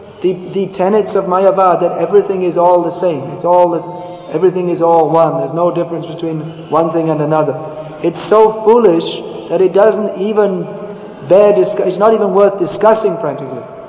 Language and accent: English; Gujarat, India; and I'm from Gujarat